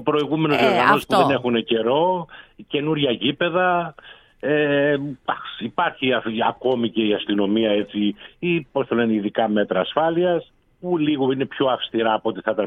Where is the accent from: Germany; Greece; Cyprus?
Germany; Ναι, και δεν έφυγα καθόλου σχεδόν από την Γερμανία. Έφυγα για ένα εξάμηνο και για το στρατό.